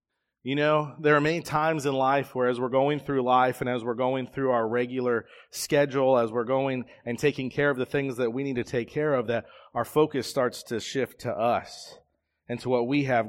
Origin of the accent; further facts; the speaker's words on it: Ohio, United States; Now, I grew up in Southwest Ohio, and if you told me to look at the fields, that was an easy thing to do. We rented a farmhouse, and we could look out over cornfields and grain fields and things like that.